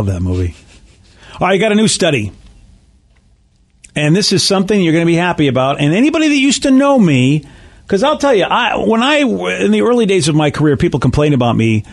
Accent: Northeast, United States; It really took me aback for a while because I came from the Northeast where it was the other way around.

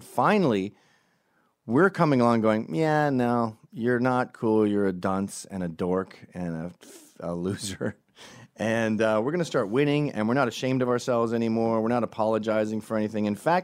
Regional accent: Scotland, United Kingdom; Now, Ezra is Jewish, I am Scottish

